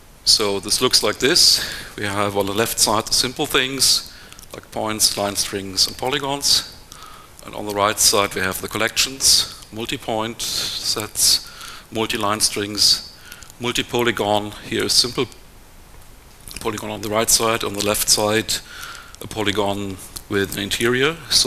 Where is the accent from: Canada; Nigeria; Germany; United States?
Germany; Bielefeld, North Rhine-Westphalia; I'm from Bielefeld here in Germany